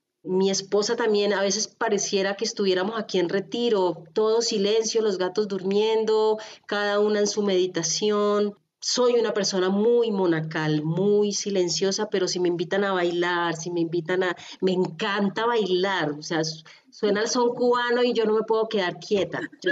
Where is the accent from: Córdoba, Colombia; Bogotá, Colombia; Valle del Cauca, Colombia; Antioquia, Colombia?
Bogotá, Colombia; yo nací en Bogotá, soy de cultura bogotana, pero rastreando en mis ancestros, yo tengo ancestros chamanes muiscas.